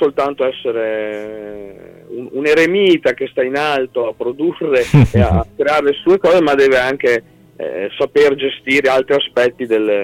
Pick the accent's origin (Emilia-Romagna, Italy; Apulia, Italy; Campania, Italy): Emilia-Romagna, Italy; Correggio; Io sono di Correggio, una cittadina dell'Emilia Romagna, della provincia di Reggio.